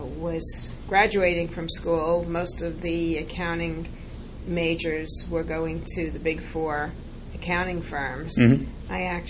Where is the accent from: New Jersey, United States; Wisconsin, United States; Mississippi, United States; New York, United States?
New York, United States; New York City; I grew up in New York City, went to New York City public schools, went to college up at the State University of New York in Albany.